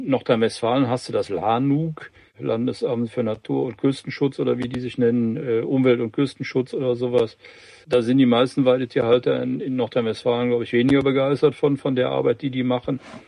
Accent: Spain; also born or lived in France; ich spreche Französisch kaum schlechter als Deutsch, Spanisch übrigens auch, weil ich einen Großteil meiner Kindheit und Jugend in Spanien und in Frankreich verbracht habe.

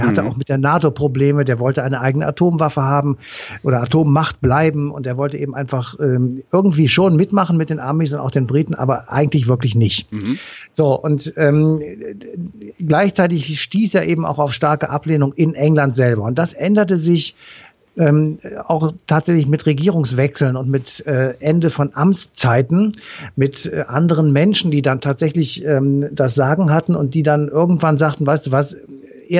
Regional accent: Cologne, North Rhine-Westphalia, Germany; ich komme ja aus Köln hier

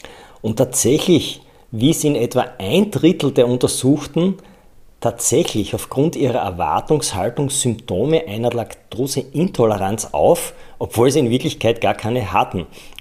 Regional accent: Styria, Austria; Bei uns in der Steiermark ist es das Kernödel zum Beispiel.

